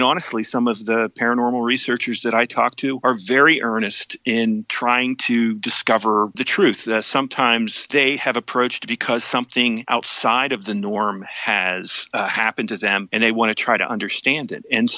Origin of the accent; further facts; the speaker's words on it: Tyrone, Pennsylvania, United States; I'm from Tyrone, Pennsylvania. I got a job as a reporter there.